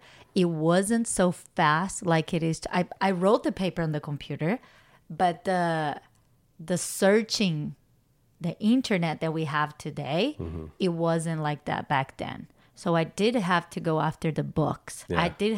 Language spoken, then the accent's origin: English; Brazil; moved away; but also like for me, right, my family is from Brazil. I'm from Brazil.